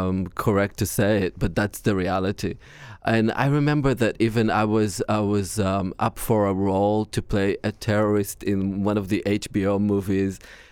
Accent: Israel; because they were worried about my accent and the fact that I didn't have enough experience in film. So I remember I was like, okay, if I can't even do that, you know, play those parts, what am I going to do? So I had to give up on my dream to become an actor. It wasn't easy. I moved back to Israel.

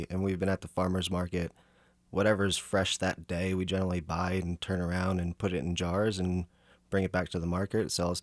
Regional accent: New Jersey, United States; now in Kansas City, United States; I'm originally from New Jersey. That's why I talk like this.

